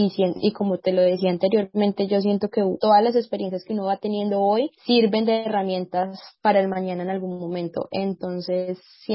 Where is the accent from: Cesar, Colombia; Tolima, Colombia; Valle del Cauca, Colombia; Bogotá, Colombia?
Tolima, Colombia; Ibagué; yo soy de Ibagué y siempre quise estudiar ingeniería de minas